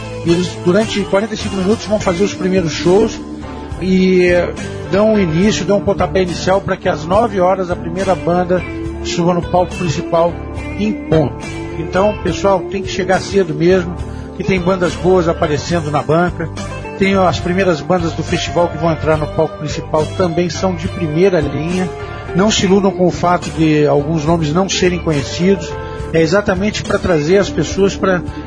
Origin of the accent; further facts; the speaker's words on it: Rio Grande do Sul, Brazil; now in São Paulo, Brazil; mas eu sou gaúcho